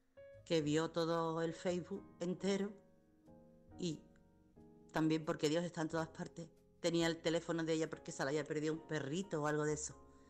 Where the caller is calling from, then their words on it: Chiclana de la Frontera, Andalusia, Spain; corresponsal de Chiclana.